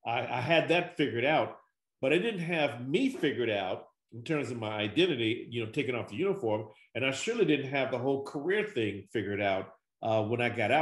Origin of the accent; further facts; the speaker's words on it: Chicago, Illinois, United States; I'm from Chicago to Newport, Rhode Island.